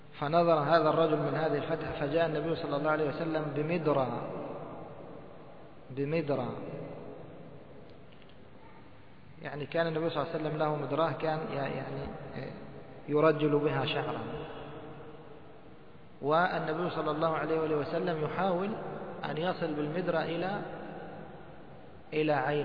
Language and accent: Arabic; Egypt; موصدا يعني مثل ما بنسميه عندنا في مصر متوارب